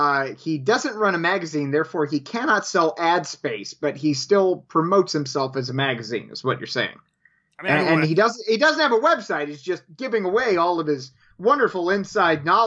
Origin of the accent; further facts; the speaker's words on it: United States; My distinct knowledge of farm animals as an American.